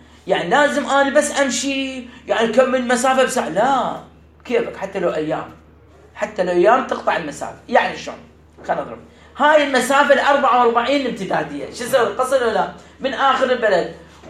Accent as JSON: {"language": "Arabic", "town": "Baghdad", "region": "Baghdad Governorate", "country": "Iraq", "said": "الله أنا من بغداد، أنا إذا طلعت من بغداد وسافرت"}